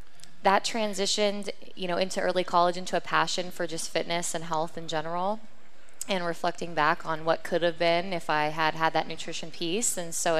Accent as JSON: {"language": "English", "town": "Huntington Beach", "region": "California", "country": "United States", "tie": "born or raised there", "said": "Huntington Beach, California."}